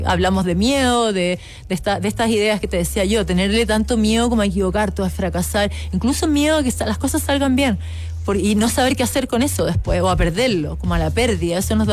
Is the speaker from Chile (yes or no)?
yes; Chile; sigo siendo la única chilena que cruzó el Canal de la Mancha